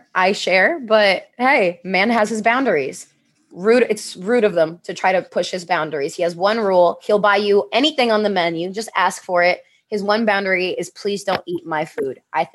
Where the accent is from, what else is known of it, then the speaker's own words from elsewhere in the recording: New York, United States; I grew up in New York too. My friends and I, especially the ones that I grew up with in New York, the ones that I've known since I was 13, 14, we're loud when we get together.